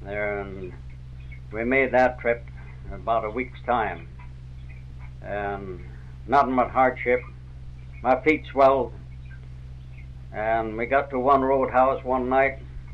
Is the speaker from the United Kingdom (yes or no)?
no; Minnesota, United States; born there; Down in Minnesota.